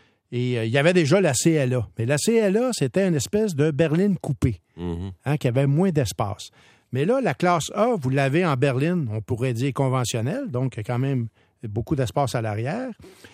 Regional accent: Quebec, Canada; Parce que c'est très populaire chez nous au Québec, les modèles à haillons.

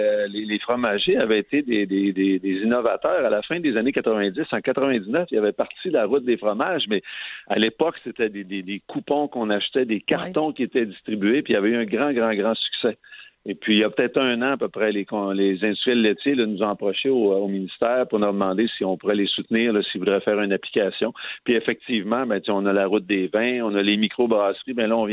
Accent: Saint-Félicien, Quebec, Canada; Vous savez, moi, je viens de Saint-Félicien.

